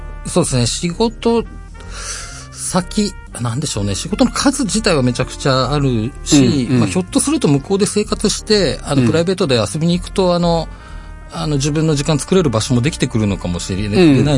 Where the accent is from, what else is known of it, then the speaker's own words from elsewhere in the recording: Kanazawa, Ishikawa, Japan; 石川県出身なんですけど。